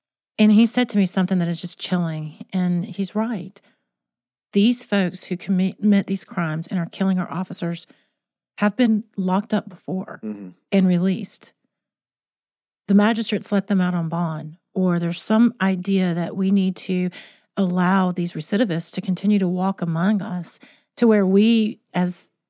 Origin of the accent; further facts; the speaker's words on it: North Carolina, United States; when we were growing up in North Carolina, you know, I felt free and I felt good. I felt able to walk around the city streets of Charlotte or Raleigh.